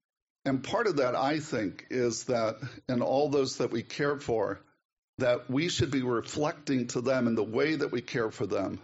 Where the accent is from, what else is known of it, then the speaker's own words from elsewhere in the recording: St. Louis, Missouri, United States; now in Kansas City, United States; I'm from the Archdiocese of St. Louis originally. I'm in Kansas City, Kansas now.